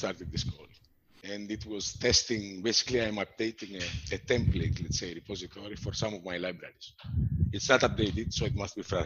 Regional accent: Gythion, Peloponnese, Greece; also born or lived in Athens; I was born in Athens, grew up there until I was 6 or 7. And then I grew up and went to throughout school in a small seaside city, Gythion. It's North Peloponnese. It's near Sparta.

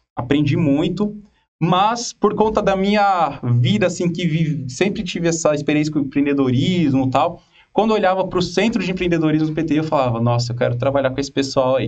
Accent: Guarulhos, São Paulo, Brazil; moved away as an adult; now in Foz do Iguaçu, Brazil; sou um paulista, né? Não paulistano, paulista, nasci em Guarulhos. Morei minha vida inteira lá. E em 2018 vim para Foz

